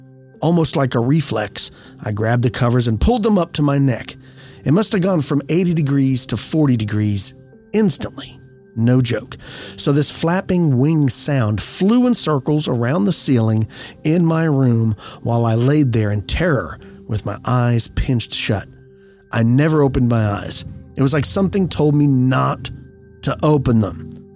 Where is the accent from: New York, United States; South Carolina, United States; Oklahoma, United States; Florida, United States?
South Carolina, United States; Pickens; I moved out of my parents' place and rented a small mobile home in my hometown of Pickens, which is in upstate South Carolina.